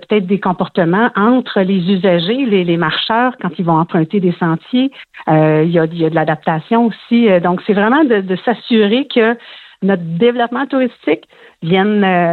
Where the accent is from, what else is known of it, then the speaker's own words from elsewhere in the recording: Quebec, Canada; Bien sûr, on est des Lanaudois